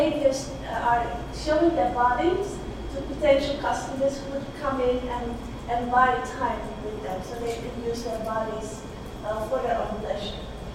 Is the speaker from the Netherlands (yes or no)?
yes; Netherlands; accent: Dutch; English is a second language; it's such a blessing to be with you here today. I am Dutch, and I hope you will excuse my Dutch accent.